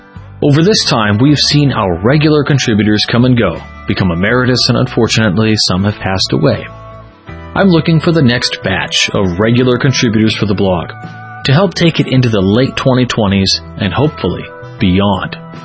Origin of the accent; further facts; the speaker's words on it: Illinois, United States; We've got readers all over the world based here in my home state of Illinois